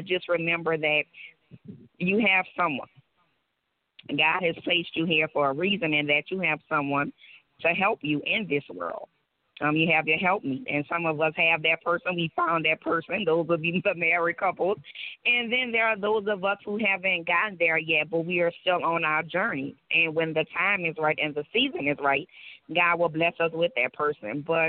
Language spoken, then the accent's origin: English; New Orleans, Louisiana, United States; I'm from New Orleans, Louisiana, born and raised.